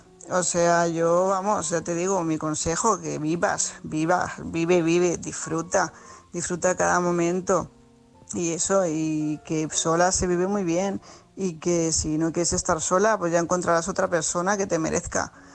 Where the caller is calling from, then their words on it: Tarragona, Catalonia, Spain; corresponsal de Tarragona